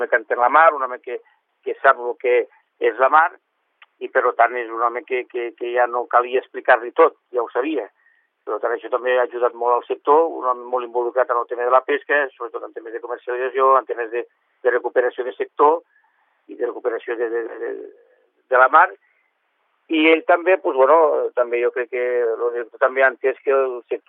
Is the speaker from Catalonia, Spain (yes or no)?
yes; L'Ametlla de Mar, Catalonia, Spain; encara que estiguem pescant a Tarragona, som de la Cala, és dos noms, estem aquí a Tarragona, però bueno, som claveros.